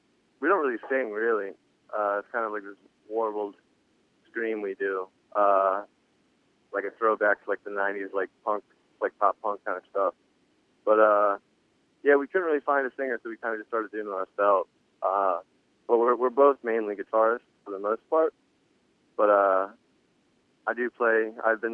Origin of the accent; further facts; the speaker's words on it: Maryland, United States; now in Baltimore, United States; We're both from like Germantown, Gaithersburg, Montgomery County area